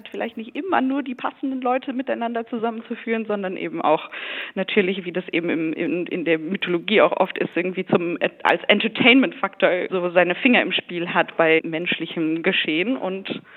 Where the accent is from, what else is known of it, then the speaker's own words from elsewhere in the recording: Germany; Ich bin gebürtig Deutsche, aber bin auch halbe Irin. Also meine Mutter kommt aus Irland. Und habe bis vor einigen Wochen noch in Amsterdam an einer Opernakademie studiert